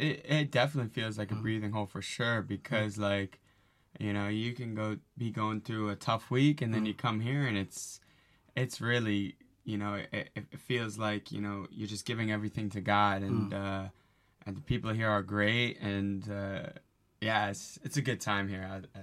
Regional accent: Virginia, United States; Yeah, so my hometown is in Virginia in the U.S.

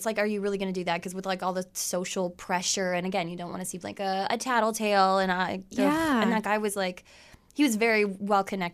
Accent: Essex, Ontario, Canada; no, I'm from Essex.

